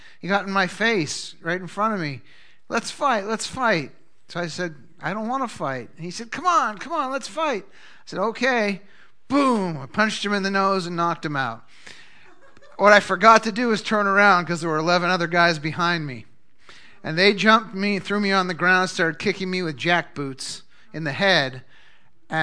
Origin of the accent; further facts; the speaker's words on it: Boston, Massachusetts, United States; I went through a lot of scary times as you know, growing up in Massachusetts and Boston area.